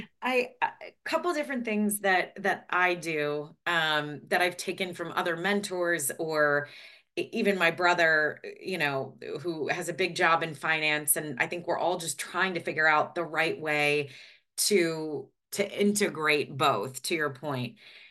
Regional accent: Midwest, United States; I grew up in the Midwest, you know, hardworking family

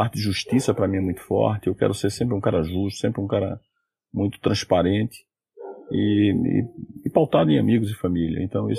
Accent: Northeast Region, Brazil; Como um bom nordestino, a gente tem usado muitos finais de semana para ir para a praia.

